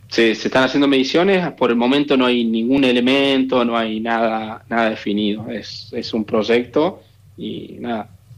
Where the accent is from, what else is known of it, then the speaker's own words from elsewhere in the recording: Argentina; Ojalá, a mí como argentino me encantaría.